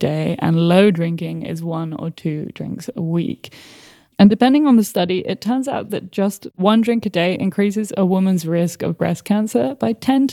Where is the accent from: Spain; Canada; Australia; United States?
Spain; I grew up in Spain, as you know, and I was like actively encouraged to drink wine from 12.